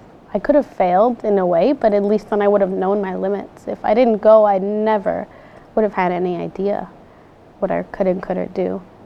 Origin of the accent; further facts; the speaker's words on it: United States; but I'm American, so they understood I didn't get it